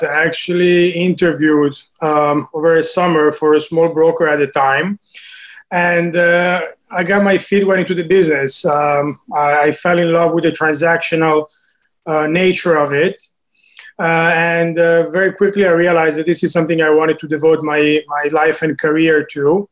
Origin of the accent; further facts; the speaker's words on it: Italy; moved away as an adult; now in United States; So I moved from Italy in 2002 for college.